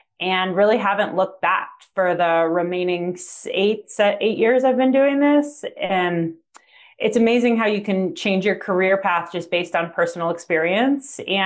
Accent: Maine, United States; I'm from the Northeast, so I'm from Maine

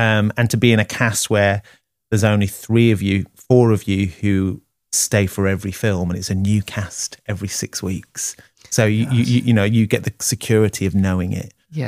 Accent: Leeds, Yorkshire and the Humber, United Kingdom; And they needed a Northern, I'm from Leeds, Asian, I'm half Pakistani.

